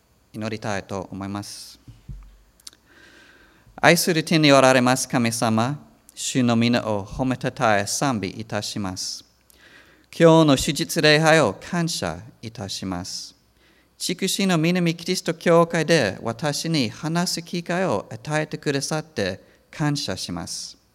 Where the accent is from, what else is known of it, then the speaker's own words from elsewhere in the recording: Texas, United States; also born or lived in Alabama; 私はアメリカ人でテキサス州で生まれ、テキサス州とアラバマ州で育ちました。